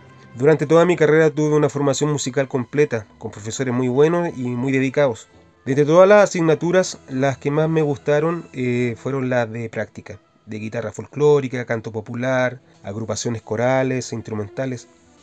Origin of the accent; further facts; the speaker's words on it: Santiago, Santiago Metropolitan Region, Chile; Soy originario de Santiago.